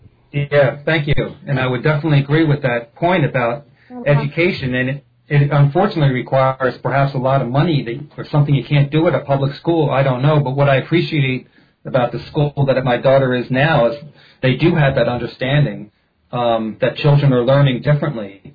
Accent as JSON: {"language": "English", "town": "Philadelphia", "region": "Pennsylvania", "country": "United States", "tie": "born or raised there", "said": "I mean, I grew up in Philadelphia, and I knew some generations, you run into some bad friends."}